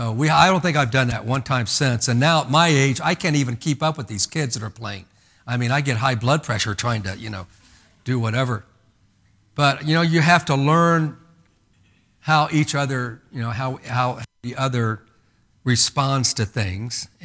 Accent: Indiana, United States; because that's the way I grew up in Indiana.

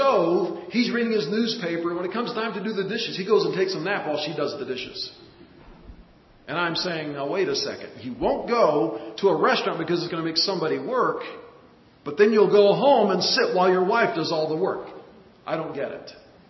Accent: Nebraska, United States; I always like to think that it was corn because I'm from Nebraska.

